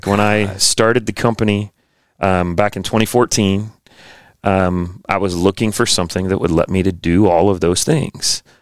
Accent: Roanoke, Virginia, United States; also born or lived in Massachusetts; So I split my childhood between Virginia and Massachusetts.

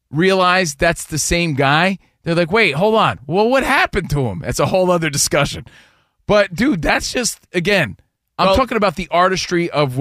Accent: New Jersey, United States; Now, again … I'm from New Jersey, right?

